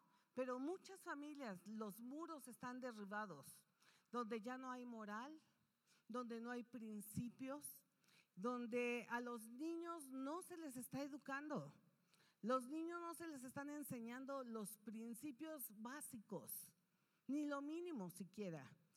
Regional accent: Mexico; donde le hemos dado la espalda a Dios como pueblo mexicano

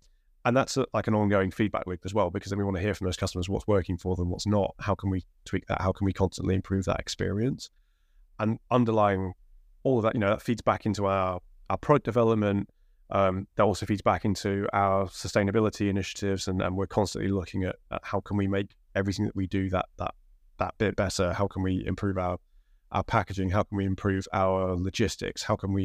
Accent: Crewe, North West England, United Kingdom; I grew up in Crewe.

